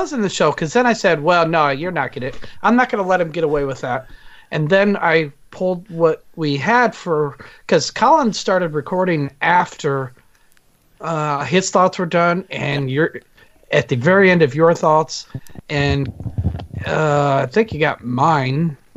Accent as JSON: {"language": "English", "region": "Nebraska", "country": "United States", "said": "from Nebraska. I am in Nebraska, and I'm not drinking."}